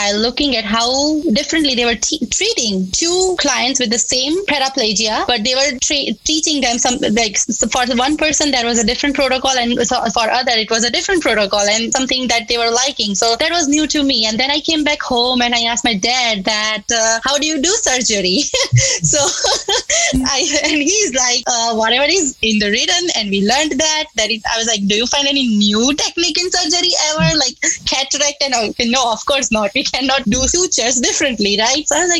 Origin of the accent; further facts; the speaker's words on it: Gujarat, India; So I'm from the first batch of occupational therapy school in the state of Gujarat